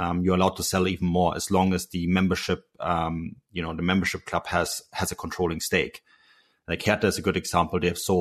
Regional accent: Munich, Bavaria, Germany; now in Canada; I'm from Munich, right? I have a very different outlook on things. And now I live on the Canadian West Coast.

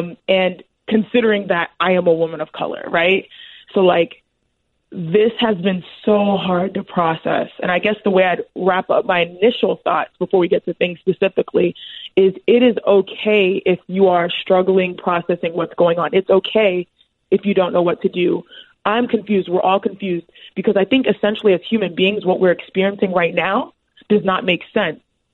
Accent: Houston, Texas, United States; I am a Nigerian American female athlete that was born and raised in Houston, Texas. And so, and I was born and raised with three other sisters.

